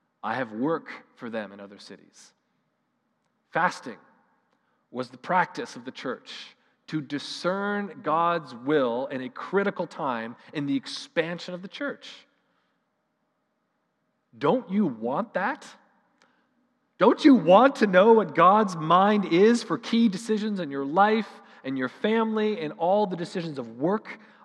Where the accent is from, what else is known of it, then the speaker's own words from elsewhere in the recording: Canada; I would go further to say we don't, as Canadian people, know how to appropriately respond to the mess of our world.